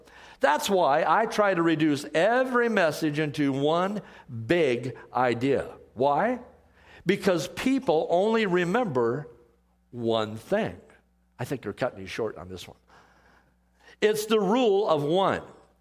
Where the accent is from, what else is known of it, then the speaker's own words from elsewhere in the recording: Iowa, United States; You know, I brag about Iowa, since it's my home state especially